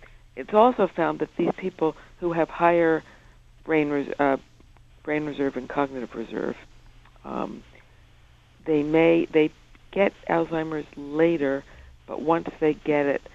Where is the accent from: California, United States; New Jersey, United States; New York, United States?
New York, United States; And the noise didn't bother me because I'm a New Yorker.